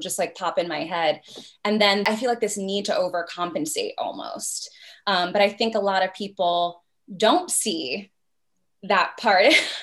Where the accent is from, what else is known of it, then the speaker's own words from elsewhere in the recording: Bronx, New York, United States; I didn't love Connecticut for certain reasons, because I grew up in the Bronx.